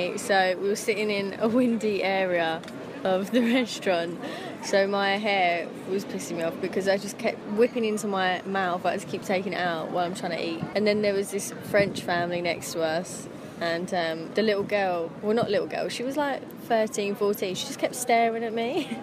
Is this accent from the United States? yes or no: no; England, United Kingdom; Obviously, I didn't say that to her because I'm English.